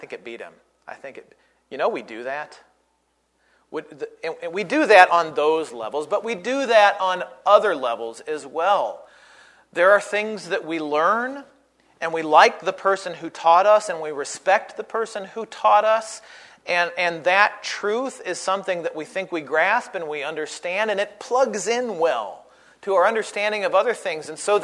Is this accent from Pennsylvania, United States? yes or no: no; Chicago, Illinois, United States; I grew up in Chicago. It's just in my blood.